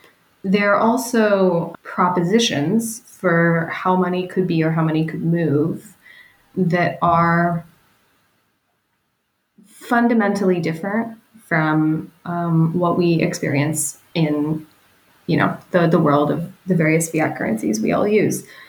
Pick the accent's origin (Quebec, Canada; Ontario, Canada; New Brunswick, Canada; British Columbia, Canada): Ontario, Canada; I'm from Ontario